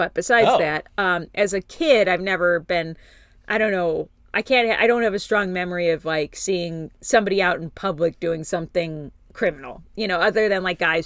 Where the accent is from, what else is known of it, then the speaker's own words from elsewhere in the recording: Berwyn, Illinois, United States; born there; And I was born in Berwyn. And these are all very close to each other.